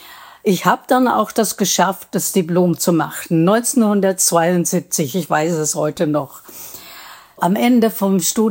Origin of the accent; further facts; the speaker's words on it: Sindelfingen, Baden-Württemberg, Germany; born there; Ich bin ja in Sindelfingen geboren und ich habe dort den Abschluss für Textilentwurf gemacht.